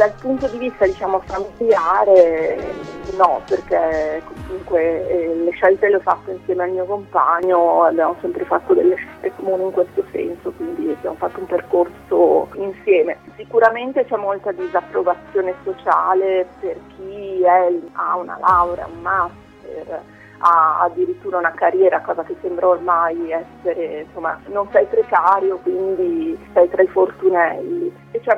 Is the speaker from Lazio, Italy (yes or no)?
no; Milan, Lombardy, Italy; moved away as an adult; io sono nata e vissuto a Milano, dopo anni che lavoravo lì